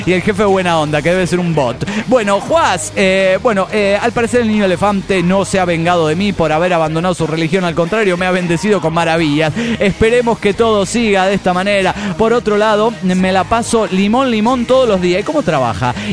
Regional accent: Peru; now in Dallas, United States; Soy peruano.

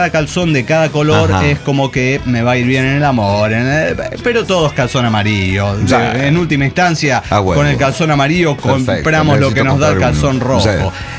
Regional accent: Ecuador; now in Mexico; Yo originalmente soy de Ecuador, por si no saben mi currículum vitae.

